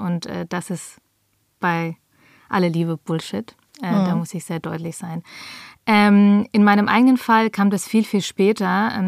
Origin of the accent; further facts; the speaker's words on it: Augsburg, Bavaria, Germany; Ich bin in Augsburg-Oberhausen aufgewachsen.